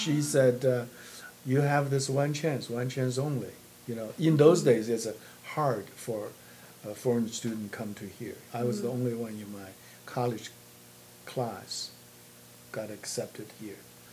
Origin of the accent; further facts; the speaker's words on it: Taiwan; moved away as an adult; also born or lived in China; now in United States; I was born in China, and then after the war, moved to Taiwan with my family. And then after college, I came to the United States. Mm. And that was 1973.